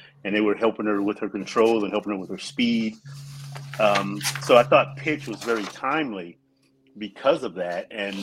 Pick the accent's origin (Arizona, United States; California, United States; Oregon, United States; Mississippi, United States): California, United States; Compton; I grew up in Compton